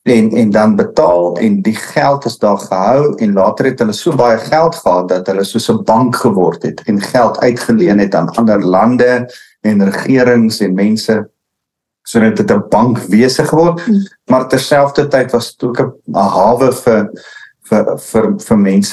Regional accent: Gauteng, South Africa; ek het nou in die Oosrand groot geword, wat eindelijk so half platteland in die stad is

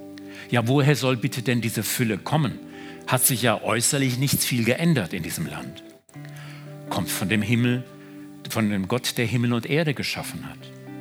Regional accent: Baden-Württemberg, Germany; Wir sind keine Schwaben, wir sind Badener.

